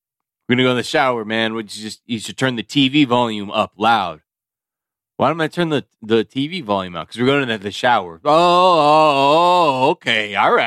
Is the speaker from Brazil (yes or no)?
yes; Brazil; English is a second language; I speak Portuguese. I'm from Brazil.